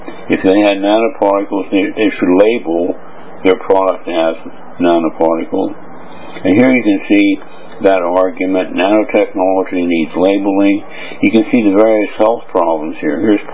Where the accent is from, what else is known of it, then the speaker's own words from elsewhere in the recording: United States; now in Hong Kong; I'm an American living in Hong Kong and Berlin.